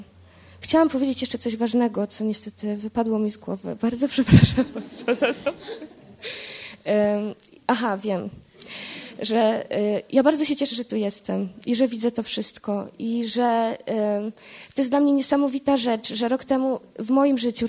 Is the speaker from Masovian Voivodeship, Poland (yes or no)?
yes; Radom, Masovian Voivodeship, Poland; że ja jestem z Radomia, tak? I że to, że jestem z Radomia, bardzo wiele dla mnie znaczy.